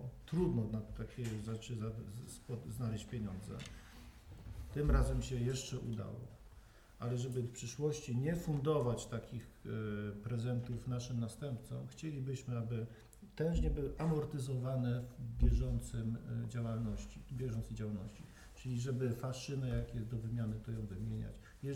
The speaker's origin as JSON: {"language": "Polish", "town": "Toruń", "region": "Kuyavian-Pomeranian Voivodeship", "country": "Poland", "said": "No i tłumaczyłem, gdzie, skąd pochodzę, z Torunia"}